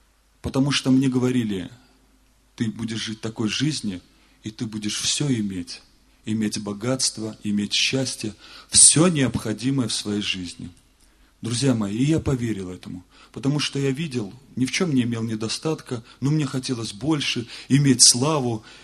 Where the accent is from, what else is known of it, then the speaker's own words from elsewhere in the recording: Azerbaijan; now in Belarus; сам живу я в Белоруссии, но сам я родом из Азербайджана. И национальность моя наполовину. Я наполовину азербайджанец, наполовину белорус.